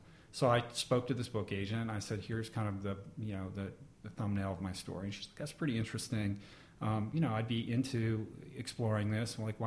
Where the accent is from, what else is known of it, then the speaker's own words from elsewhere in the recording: Washington, District of Columbia, United States; Washington, D.C.